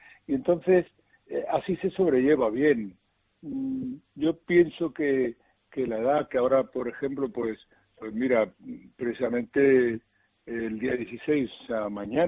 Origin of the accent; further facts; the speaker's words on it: Granada, Andalusia, Spain; moved away; also born or lived in Madrid; hace 60 años yo salí de Granada por primera vez para irme a Madrid a vivir, a intentar la aventura de la música. O sea que yo ya soy lo suficientemente mayor